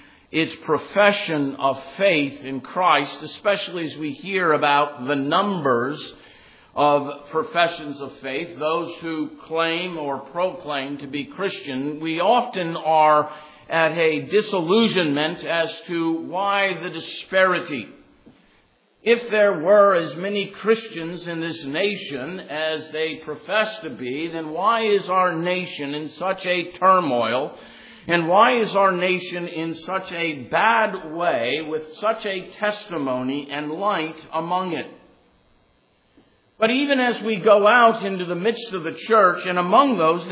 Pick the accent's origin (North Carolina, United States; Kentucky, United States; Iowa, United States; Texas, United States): North Carolina, United States; born there; I have to confess to them that I'm a northerner because I was born in North Carolina. But for you here in Virginia, I'm a true southerner. I was born south of here.